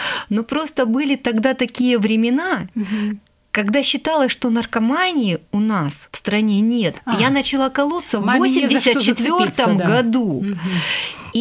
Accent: Khabarovsk, Khabarovsk Krai, Russia; я сама из Хабаровска

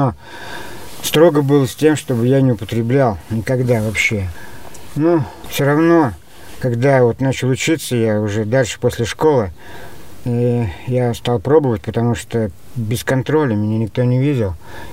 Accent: Ulyanovsk, Ulyanovsk Oblast, Russia; also born or lived in Udmurtia; Мне 39 лет. … Я родился в Удмуртии. В середине 80-х переехал в город Ульяновск со своей матерью и с младшим братом.

